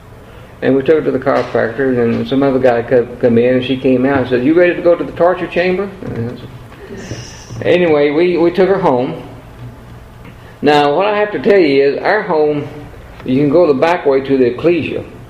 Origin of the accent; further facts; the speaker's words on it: Lampasas, Texas, United States; moved away as an adult; now in Austin, United States; I lived in Lampasas. I grew up in Lampasas. And until I was about, I graduated there, until I was about 25 or 6 or something like that. And then I moved to Austin.